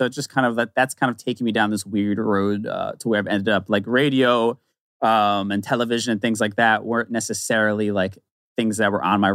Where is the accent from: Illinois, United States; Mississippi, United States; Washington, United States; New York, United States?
New York, United States; New York City; also born or lived in New Jersey; I was born in New York City. I grew up early years in the Bronx and then moved to the suburbs of New Jersey for high school and all that stuff.